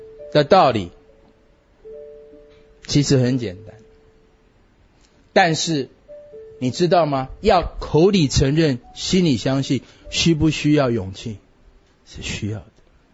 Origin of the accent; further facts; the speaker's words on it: Taiwan; 我们台湾人嘛，最喜欢，对不对？